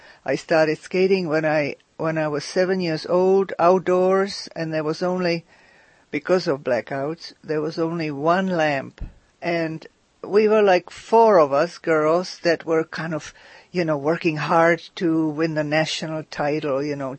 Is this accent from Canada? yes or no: no; Prague, Czechia; I was born in Prague, and very proud of that. And I was christened at Svatá Ludmila and lived on Vinohrady, which is known as Prague too.